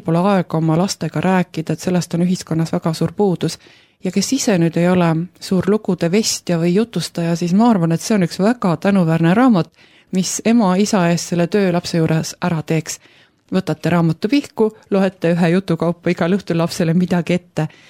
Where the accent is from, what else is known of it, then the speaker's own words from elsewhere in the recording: Kiviõli, Ida-Viru County, Estonia; mina olen just Kivõlist.